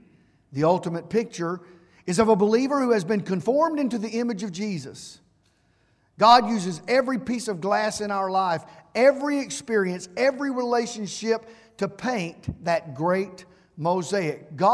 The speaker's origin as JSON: {"language": "English", "country": "United States", "said": "When I say good, something is good as an American, you know the definition."}